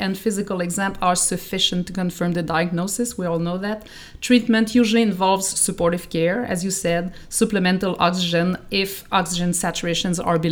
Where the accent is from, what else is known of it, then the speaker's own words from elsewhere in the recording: Canada; being Canadian, one of those languages is, of course, French, and everybody recognized the accent already.